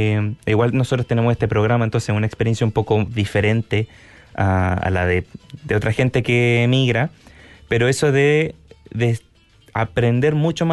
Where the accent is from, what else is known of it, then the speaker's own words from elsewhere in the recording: Chile; Jimmy y yo los dos somos chilenos